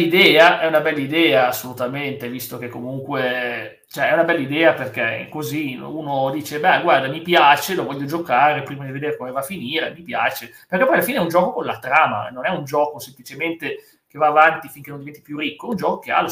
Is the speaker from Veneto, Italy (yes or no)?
yes; Veneto, Italy; vengo dal Veneto, alla provincia di Verona